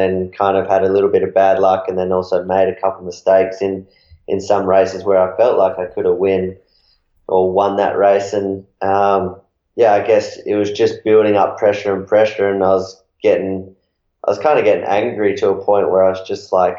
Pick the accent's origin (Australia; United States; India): Australia; in Cairns last year in my home country